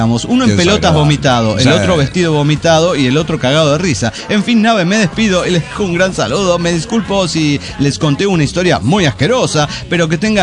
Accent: Potosí, Bolivia; se recordó la gesta libertaria de Potosí. Mi ciudad natal.

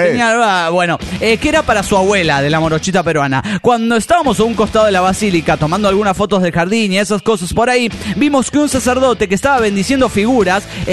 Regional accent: Tucumán, Argentina; de Tucumán.

